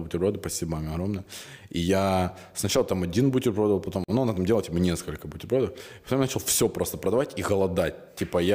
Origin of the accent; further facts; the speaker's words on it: Ukraine; born there; я рад искренне, что я родился в Украине